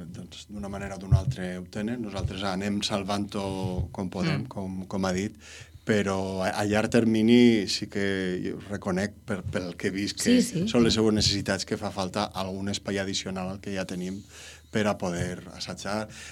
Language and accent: Catalan; Vila-real, Valencian Community, Spain; per a mi representava un gran orgull sentir que el meu poble, que Vila-real, tenia les tradicions un punt central